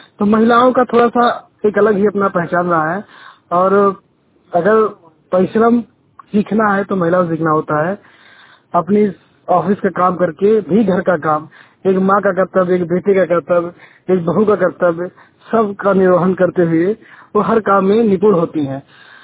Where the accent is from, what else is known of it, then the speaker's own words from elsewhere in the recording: Basti, Uttar Pradesh, India; मैं बस्ती का रहने वाला हूँ।